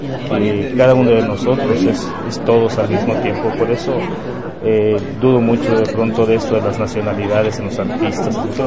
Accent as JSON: {"language": "Spanish", "town": "Chetumal", "region": "Quintana Roo", "country": "Mexico", "said": "Soy de Chetumal, Quintana Roo."}